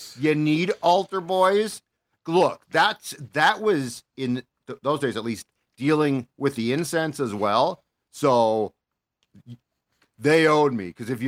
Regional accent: Minnetonka, Minnesota, United States; I'm from Minnetonka. I grew up there.

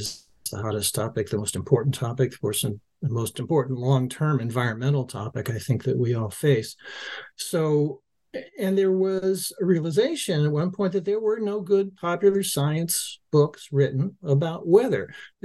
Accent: Los Angeles, California, United States; given that I grew up in Los Angeles, which people might say doesn't have a lot of either weather or climate.

